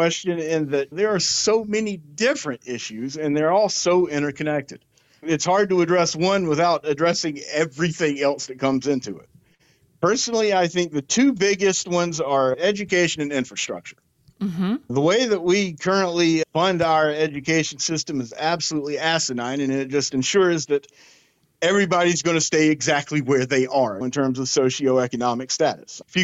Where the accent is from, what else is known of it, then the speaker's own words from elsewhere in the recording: South Carolina, United States; I was raised in Barnwell County, South Carolina, by my grandparents